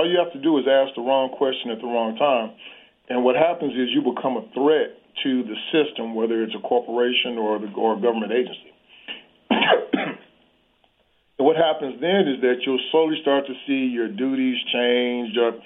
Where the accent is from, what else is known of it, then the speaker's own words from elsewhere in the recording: Pine Bluff, Arkansas, United States; I grew up in the Arkansas River Delta, area where the soil was rich but the people were poor. My hometown, Pine Bluff, Arkansas, was once named the worst place to live in America 2 years in a row.